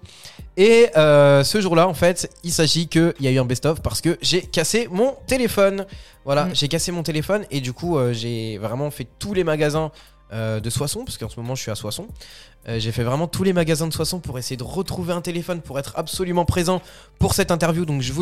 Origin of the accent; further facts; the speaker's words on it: Côte d’Ivoire; J'y peux rien, je suis un ivoirien.